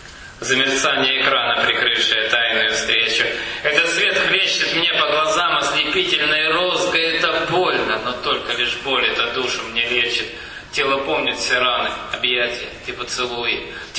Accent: Belgorod Oblast, Russia; говорил, что я поэт из Белгородской области

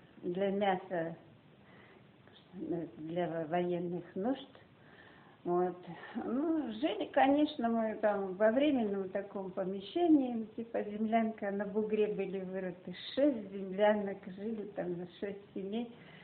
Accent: Gorbunovka, Kemerovo Oblast, Russia; born there; Я родилась в Промышленском районе. Деревня Горбуновка, здесь котел Кузбасс. Раньше это была Новосибирская область, сейчас это Кемеровская область, так что я кузбасская.

